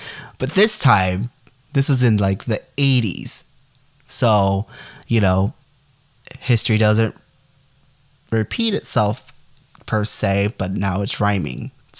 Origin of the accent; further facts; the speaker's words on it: Rochester, Minnesota, United States; born there; I was born in Rochester, Minnesota. I am as much American as anybody else.